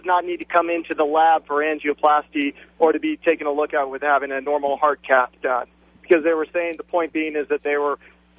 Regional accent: California, United States; now in San Antonio, United States; I'm actually from the Monterey Peninsula, and I just wanted to point that out. I'm living in San Antonio now.

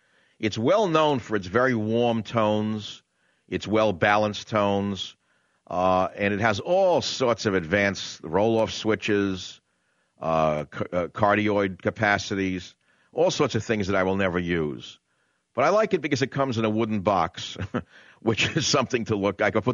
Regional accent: New York, United States; Yeah, I'm from New York. I say, how did you guess, Sherlock?

